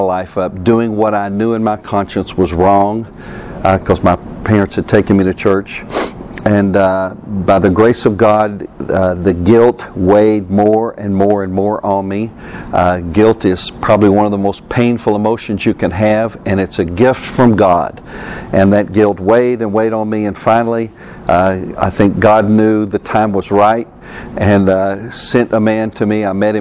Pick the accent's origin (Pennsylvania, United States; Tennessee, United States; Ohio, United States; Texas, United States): Tennessee, United States; Harriman; also born or lived in Knoxville / Johnson City / Newport; I was born in Knoxville, moved to Johnson City, Newport, Harriman, went to high school at Harriman